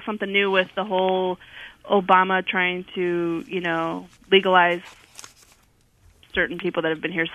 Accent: Wisconsin, United States; moved away as an adult; now in Duluth, United States; I was born and raised in Wisconsin. I'm Hispanic. And I moved to Minnesota about 14 years ago

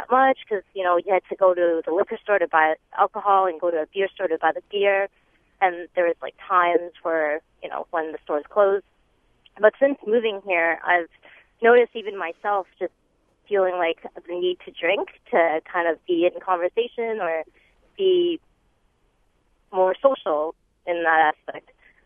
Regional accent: Toronto, Ontario, Canada; I just moved here a few months ago. I'm originally from Toronto, Ontario, in Canada

